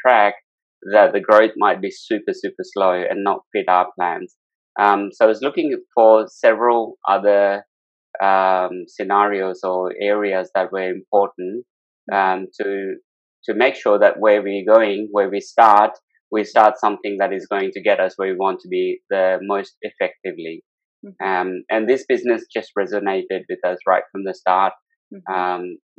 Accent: India; now in Perth, Australia; She comes from France, I come from India, totally different backgrounds, but we all mesh together in Perth, where we reside now.

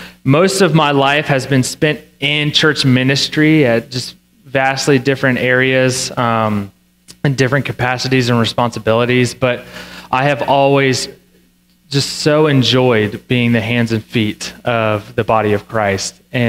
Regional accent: Virginia, United States; And my wife and I grew up in Virginia. I grew up in Central Virginia. She grew up in Southern Virginia.

